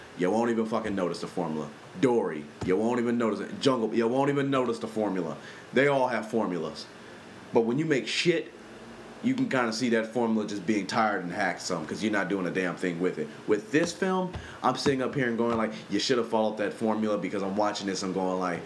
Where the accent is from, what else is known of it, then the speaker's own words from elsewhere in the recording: Compton, California, United States; And trust me, I grew up in Compton, so I think I would know something about that.